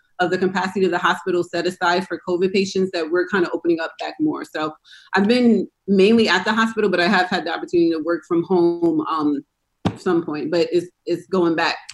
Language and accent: English; New Jersey, United States; now in Texas, United States; I'm an original New Jersey girl, transplanted here in Texas.